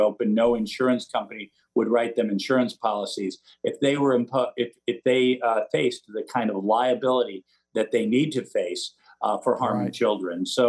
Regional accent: Missouri, United States; There was actually a case in, you know, I'm from Missouri.

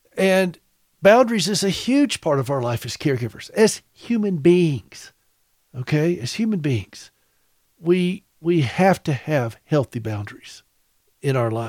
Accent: United States; I don't say I'm a Montana American. I'm an American.

